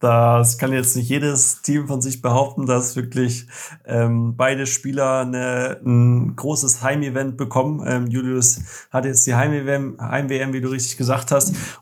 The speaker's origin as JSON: {"language": "German", "town": "Munich", "region": "Bavaria", "country": "Germany", "tie": "born or raised there", "said": "meine Base, meine ganze Familie lebt im Münchner Umfeld, im Münchner Raum. Größtenteils meiner Kumpels sind auch in München oder wieder in München. Und von daher, das ist weiterhin meine Heimat und wird vermutlich immer meine Heimat bleiben."}